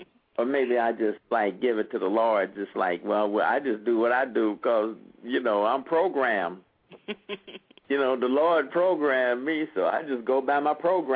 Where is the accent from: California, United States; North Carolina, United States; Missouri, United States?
Missouri, United States; Kansas City; And I didn't know that I was from the Midwest, from Kansas City